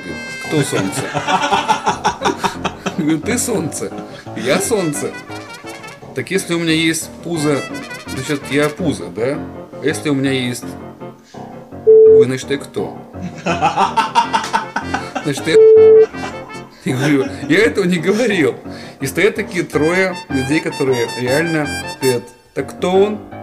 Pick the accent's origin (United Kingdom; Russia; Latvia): Latvia; Riga